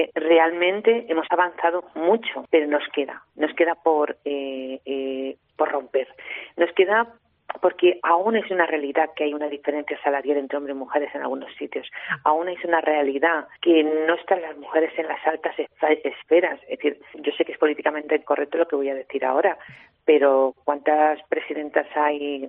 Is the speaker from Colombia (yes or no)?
no; Robledo, Castilla-La Mancha, Spain; Yo, que soy de Robledo, que es de la Sierra de Alcaraz, me encanta ver mi pueblo